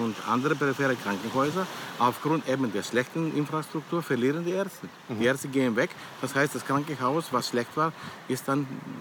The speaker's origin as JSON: {"language": "German", "country": "Greece", "said": "Also ich bedanke mich auf jeden Fall als Grieche"}